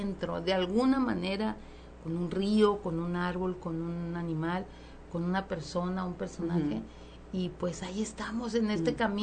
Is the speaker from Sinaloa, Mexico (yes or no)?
yes; Sinaloa, Mexico; Soy una mujer sinaloense, orgullosa de su tierra, que escribe temas sobre las infancias